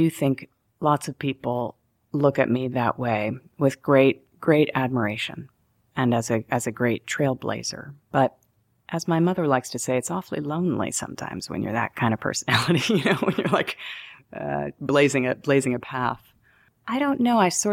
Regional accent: New York City, New York, United States; But sadly, what I learned is that I'm a New Yorker.

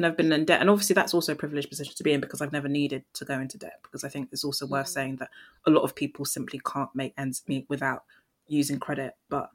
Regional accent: Nigeria; so I'm Nigerian, so I'm coming from like a Black West African background

